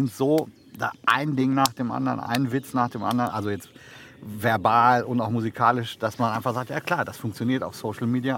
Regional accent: North Rhine-Westphalia, Germany; Ah, ich komme aus dem Sauerland.

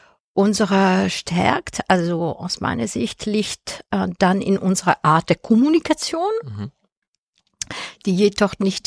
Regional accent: Belgium; also born or lived in Munich; now in Rheda-Wiedenbrück, Germany; Ich komme ursprünglich aus Belgien, meine Eltern stammen aus Sizilien, seit 25 Jahren habe ich in München gelebt. Und nun wohne ich jetzt seit knapp einem Jahr in Reda-Wiedenbrück.

